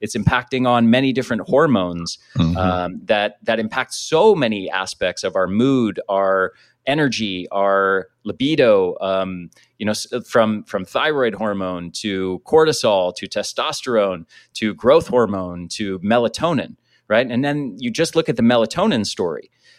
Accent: United States; I grew up in the States. I was seeing pharmaceutical ads on TV from the time I was a little kid

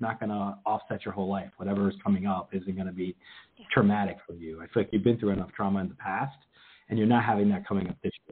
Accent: New Jersey, United States; I'm from Jersey. Grew up in Jersey originally.

